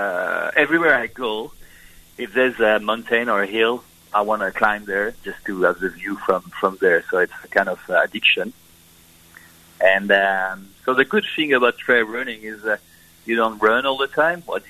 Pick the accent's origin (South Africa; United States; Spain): Spain; Basque Country; English is a second language; now in Raglan, New Zealand; I'm from Basque Country and just facing the Pyrenees. And so, since I'm a kid, I've been climbing all the mountain over there.